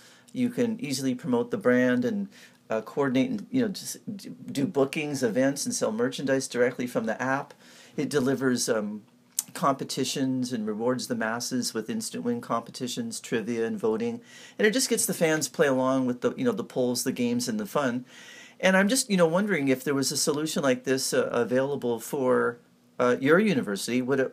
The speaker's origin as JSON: {"language": "English", "region": "California", "country": "United States", "tie": "born or raised there", "said": "You know, I grew up in California, and I used to watch the 3-on-3, volleyball on the beach."}